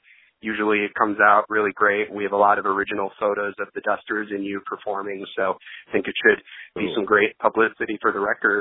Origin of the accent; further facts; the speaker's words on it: Boulder, Colorado, United States; I'm from Boulder, Colorado, and been in the bluegrass thing for a while.